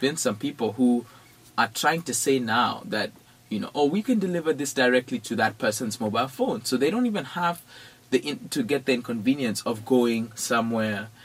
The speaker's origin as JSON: {"language": "English", "country": "Kenya", "said": "I'm from Kenya, because I'm part of M-Pesa."}